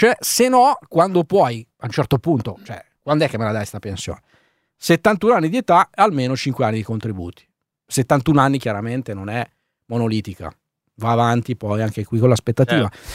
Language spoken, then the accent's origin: Italian; Sesto San Giovanni, Lombardy, Italy; io sono di Sesto San Giovanni, no? Le fabbriche insistevano, la Breda, la Falck